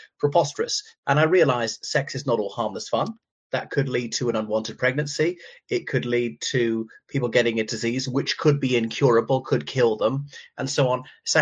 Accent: Ireland; from Ireland.

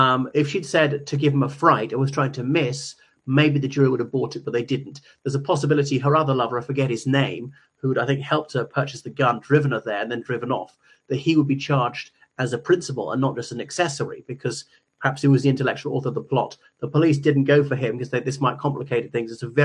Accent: Ireland; o everyone … from Ireland, and thank you for coming back to my channel

